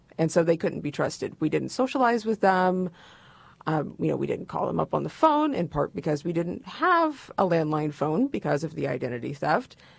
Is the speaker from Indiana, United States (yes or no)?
yes; Portland, Indiana, United States; I grew up in Portland, Indiana, which is about 30 minutes northeast of Muncie, just a stone's throw away from the Ohio border.